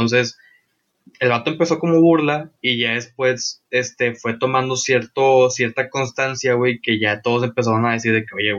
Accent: Mexico; si nosotros, güey, que somos mexicanos

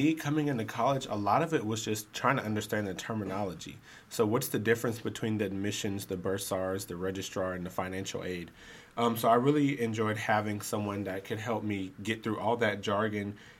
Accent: Lawrenceville, Georgia, United States; So I am originally from Lawrenceville, Georgia, where I grew up, and I went to Gwinnett County Public Schools.

